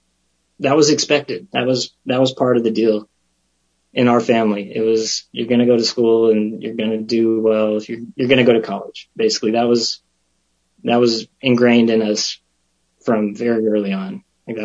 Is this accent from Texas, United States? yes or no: yes; Abilene, Texas, United States; also born or lived in New Braunfels; So I was born in New Braunfels, Texas, and shortly after I was born, we moved to Abilene in West Texas.